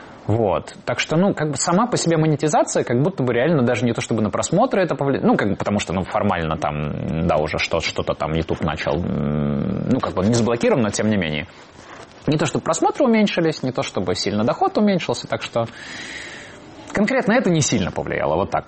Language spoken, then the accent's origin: Russian; Riga, Latvia; как-то мы все были из Риги, это было очень родное место.